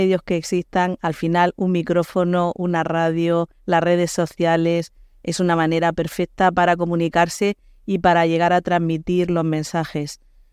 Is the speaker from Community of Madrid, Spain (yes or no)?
no; Region of Murcia, Spain; Y para mí, esté donde esté, mi pueblo y mi Mar Menor y esta zona la llevaré siempre en el corazón